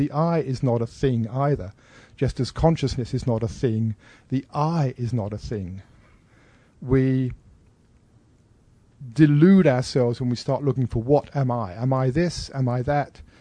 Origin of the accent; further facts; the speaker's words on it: United Kingdom; now in United States; okay, I am British. Well, I'm no longer British. I'm now half American.